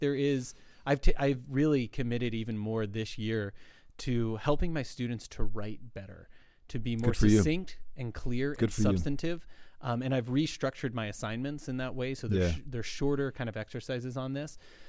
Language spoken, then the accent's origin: English; California, United States; three places on the West Coast, which is where I lived. I was from Southern California, and just Notre Dame in the middle.